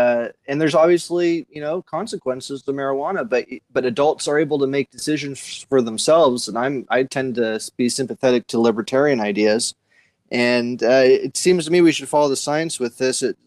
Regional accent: Berkeley, California, United States; I grew up in Berkeley

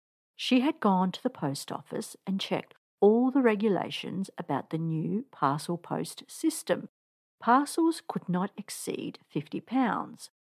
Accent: Australia; Being an Australian myself, reading his story allowed me to relate to him and his persona, which was that of a typical Aussie larrikin.

